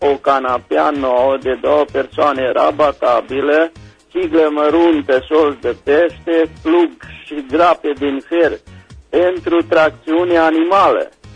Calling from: Bocșa, Caraș-Severin, Romania; din Bocșa

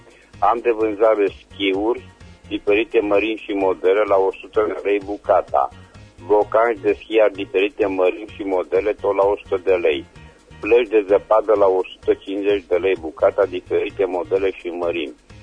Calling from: Reșița, Caraș-Severin, Romania; sunt din Reșița

